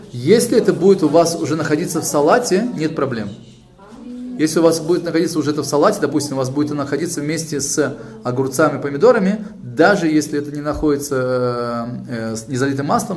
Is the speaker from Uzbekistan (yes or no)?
yes; Tashkent, Uzbekistan; Я просто из Ташкента